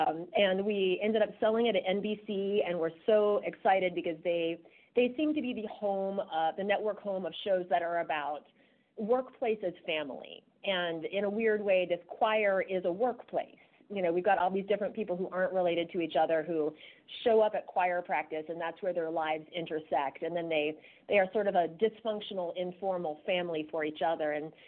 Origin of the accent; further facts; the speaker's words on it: Kentucky, United States; And I knew that I wanted to do something that had to do with growing up in Kentucky and something that had to do with my personal journey through, faith and music as a child.